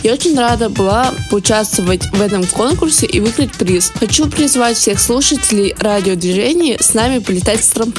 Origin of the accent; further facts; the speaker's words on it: Moscow, Russia; мне 18 лет, исполнилось в этом году. Я из Москвы